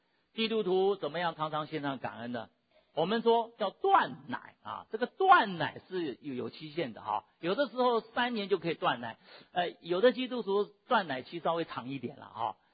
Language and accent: Chinese; China; 我们中国人说人往高处爬，水往低处流